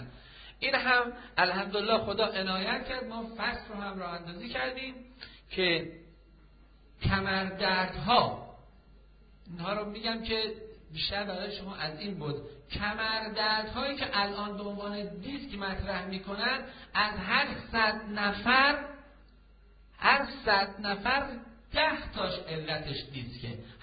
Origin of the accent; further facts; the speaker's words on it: Iran; به عنوان یک مسلمان و به عنوان یک ایرانی